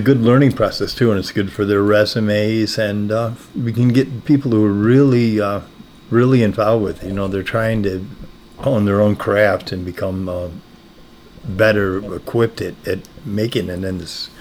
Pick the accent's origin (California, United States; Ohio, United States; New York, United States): New York, United States; Buffalo; I know, growing up in Buffalo in the cold and that, and being a million miles away from, you know, any real film or television taking place